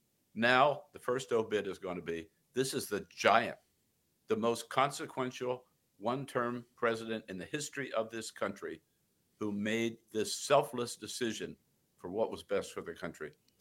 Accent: Delaware, United States; We're both from Delaware, right? So special bonding there.

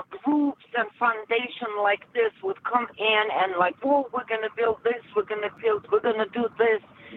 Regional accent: Russia; English is a second language; And you know, guys, I'm coming from Russia, right?

